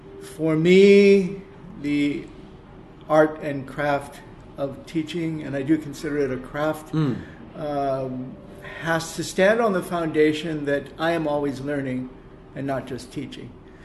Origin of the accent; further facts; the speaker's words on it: Massachusetts, United States; I was a educator in my home state, and back in the United States of America. That was Massachusetts.